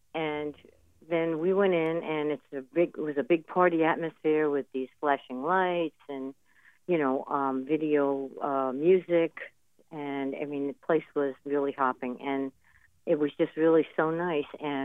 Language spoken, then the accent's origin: English; New York, United States; Well, originally I'm from New York.